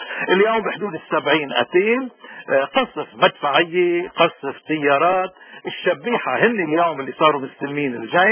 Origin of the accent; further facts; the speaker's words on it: Lebanon; ونحن كلبنانيين نعرف شو يعني هالنظام هيدا، لأنه ما في بيت من بيوتنا إلا لبس أهله بالسواد.